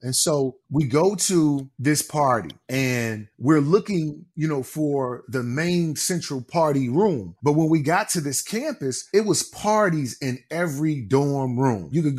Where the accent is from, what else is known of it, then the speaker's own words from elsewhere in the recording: Chicago, Illinois, United States; So we grew up south side of Chicago and attended the same high school a little bit outside of Chicago in the suburbs.